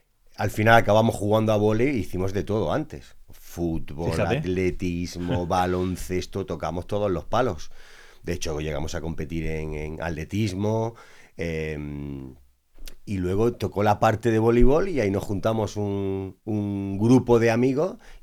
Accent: Almería, Andalusia, Spain; born there; pero realmente nací en Almería capital.

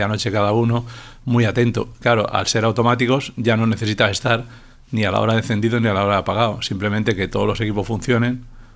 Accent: Málaga, Andalusia, Spain; born there; Yo prácticamente nací en Málaga

